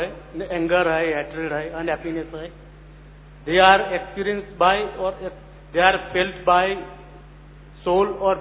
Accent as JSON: {"language": "Hindi", "town": "Bharuch", "region": "Gujarat", "country": "India", "said": "मैं भरूच गुजरात से हूँ"}